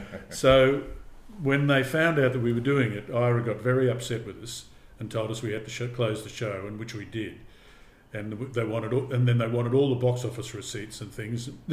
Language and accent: English; Australia; which I had, because I'm an Australian.